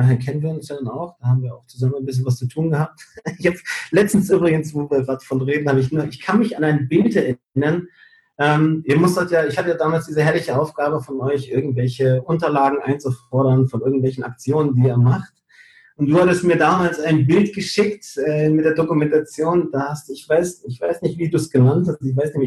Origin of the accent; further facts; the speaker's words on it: Canary Islands, Spain; moved away; Also Kanarischen Inseln, ganz klar, die Heimat. Ich komme aber ja eigentlich aus Gran Canaria. Wiederum ist aber dort der Bereich, die Gegend, wo ich aufgewachsen bin, die ist jetzt so zugebaut.